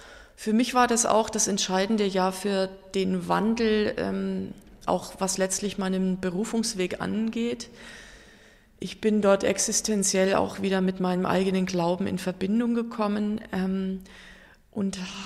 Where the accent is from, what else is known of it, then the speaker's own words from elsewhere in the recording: Germany; Also ich war wirklich isoliert von meiner Heimat. Also damals gab es noch kein Internet, kein Skype. Ich war 700 Kilometer von der nächsten Hauptstadt entfernt, wo es das nächste Telefon gegeben hätte. Also ich konnte auch in den 10 Monaten nur 4-mal in Deutschland anrufen bei meinen Eltern.